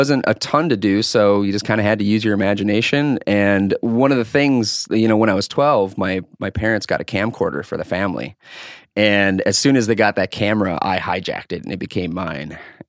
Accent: Harwood, North Dakota, United States; The situation was it's a little town right outside of Fargo, North Dakota, called Harwood.

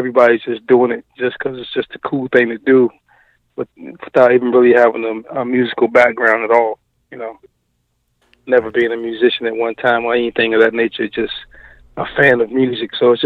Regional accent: Norfolk, Virginia, United States; Born and raised in Norfolk, Virginia.

